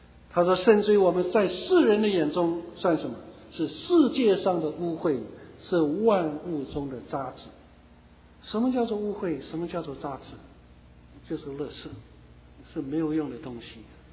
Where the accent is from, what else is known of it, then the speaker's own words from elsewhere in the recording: China; 我们中国人都盼望做医生了